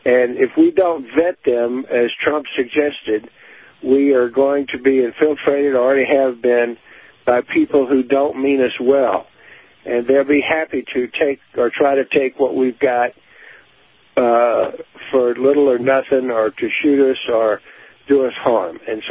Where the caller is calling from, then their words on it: Denver, Colorado, United States; in Denver.